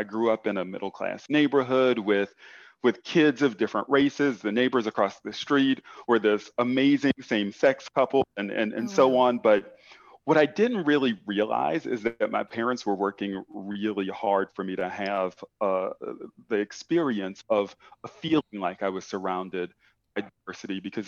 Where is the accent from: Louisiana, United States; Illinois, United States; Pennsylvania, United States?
Louisiana, United States; Kenner; So I grew up in Kenner, Louisiana, which is actually a suburb of New Orleans.